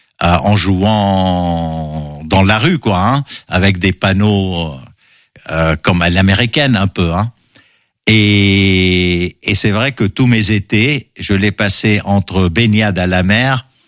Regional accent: Lebanon; C'était naturel chez nous au Liban. On vivait dehors. Les copains, on les retrouvait dehors, en toute sécurité, tout le monde se connaissait.

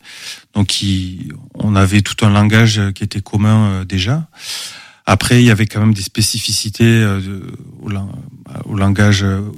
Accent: Southwest France, France; accent: Southwestern French; Alors, je suis originaire du Sud-Ouest, comme mon accent.

